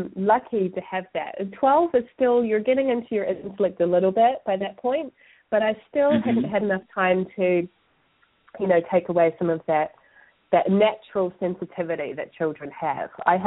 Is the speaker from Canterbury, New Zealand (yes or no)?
yes; Christchurch, Canterbury, New Zealand; I grew up in Christchurch, New Zealand.